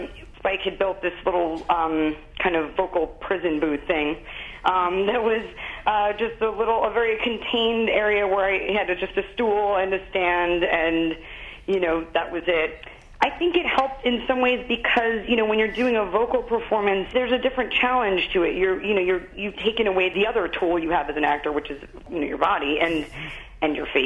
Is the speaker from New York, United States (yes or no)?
yes; New York City, New York, United States; and I grew up in New York City, and I attribute any semblance of groundedness to growing up here.